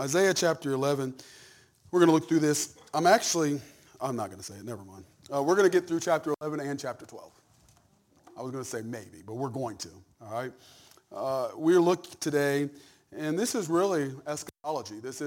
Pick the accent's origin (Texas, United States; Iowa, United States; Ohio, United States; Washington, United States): Ohio, United States; Wilmington; She graduated from Blanchester. So we're from Wilmington.